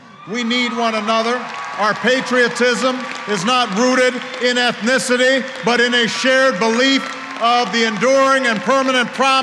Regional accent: Hawaii, United States; And one of my earliest memories from growing up in Hawaii is of sitting on my grandfather's shoulders to see the astronauts from one of the Apollo space missions come ashore after a successful splashdown.

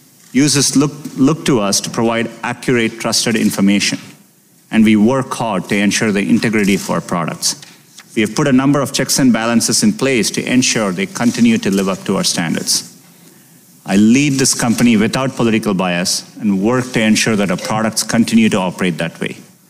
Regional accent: India; now in United States; It's been 25 years since I made the US my home. Growing up in India, I have distinct memories of when my family got its first phone and its first television.

